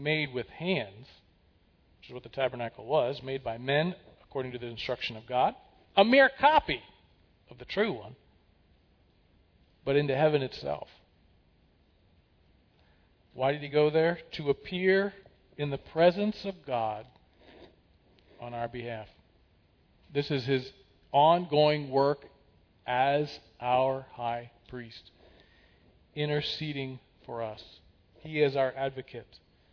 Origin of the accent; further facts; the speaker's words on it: Ephrata, Pennsylvania, United States; I was born and raised in Ephrata, Pennsylvania.